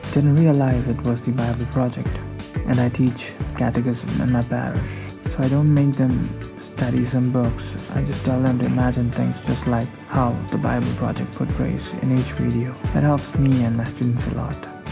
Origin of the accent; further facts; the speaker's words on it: India; from India.